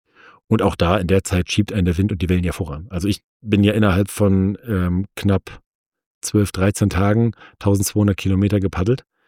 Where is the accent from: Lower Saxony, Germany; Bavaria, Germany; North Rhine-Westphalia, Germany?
Lower Saxony, Germany; Norderney; Also ich bin auf Norderney aufgewachsen und ich habe eine große Begeisterung fürs Meer.